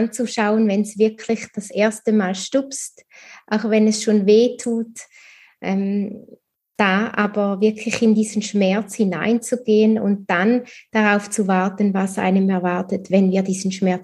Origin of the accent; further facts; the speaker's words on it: St. Gallen, Switzerland; ich bin sehr bodenständig aufgewachsen in Toggenburg, auch in der Nähe von den Bergen oder umgeben von den Bergen, und das war mir auch immer wichtig.